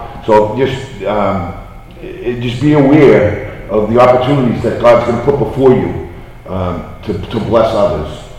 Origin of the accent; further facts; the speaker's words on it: Massachusetts, United States; And I'm from Massachusetts, so I just want to, I've been here about 2 weeks.